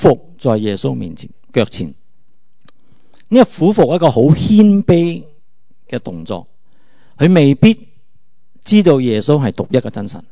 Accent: Guangdong, China; 其他啊讲英文啊，甚至讲中文其他语言咧，都冇我哋广东人咁正。

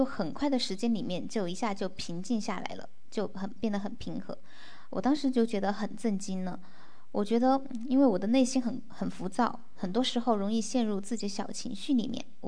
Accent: Chongqing, China; 我来自重庆，然后Selina 是我姐姐，

